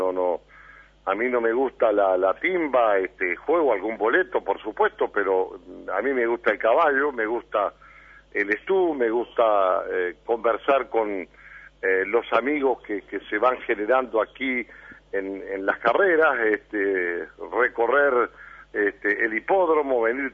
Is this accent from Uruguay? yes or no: yes; Paysandú, Uruguay; venimos desde Paysandú, así que con la misma ilusión desde hace muchísimos años